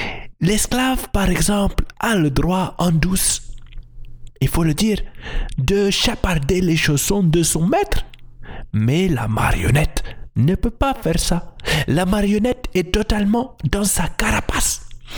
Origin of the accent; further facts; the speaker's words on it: Gabon; je suis du Gabon et j'ai 40 ans.